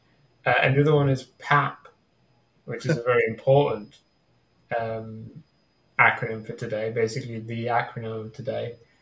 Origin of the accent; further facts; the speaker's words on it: United Kingdom; One showing just that I'm British, and the other showing that I'm severely irony poisoned.